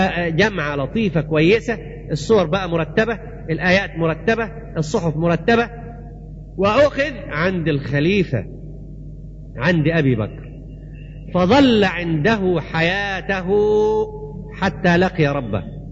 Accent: Egypt; accent: Egyptian; احنا لهجتنا مصرية، احنا لغتنا مصرية

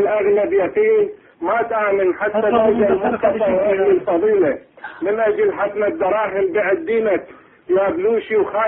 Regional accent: Bahrain; ترى صار لي ساعتين على الخط أنا من البحرين

